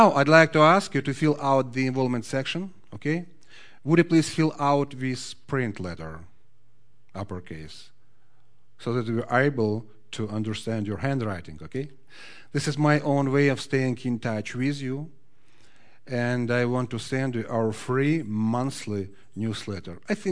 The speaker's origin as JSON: {"language": "English", "town": "Odesa", "region": "Odesa Oblast", "country": "Ukraine", "second_language": "English", "said": "Okay, so I'm from Odessa. It's not in Texas. Are you surprised? It's another part of the world. It's a little bit over than 6,000 miles from here. It's far away."}